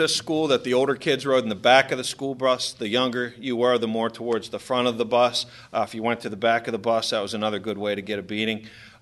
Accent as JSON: {"language": "English", "town": "Baltimore", "region": "Maryland", "country": "United States", "tie": "born or raised there", "said": "I grew up in Baltimore, Maryland. I came from a wonderful family."}